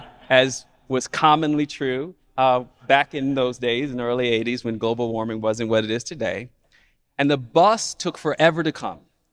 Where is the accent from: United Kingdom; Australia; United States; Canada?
United States; Mississippi; accent: Mississippi; also born or lived in Chicago; it was my Mississippi accent by way of Chicago that these New Yorkers, who were my peers as kids, were picking up on.